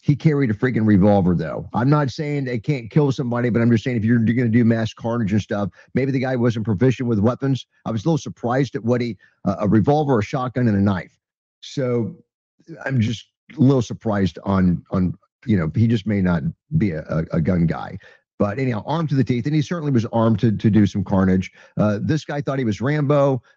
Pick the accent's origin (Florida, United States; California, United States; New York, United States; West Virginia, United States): Florida, United States; Temple Terrace; We got Temple Terrace police officer right very close to where I live, because I grew up in Temple Terrace.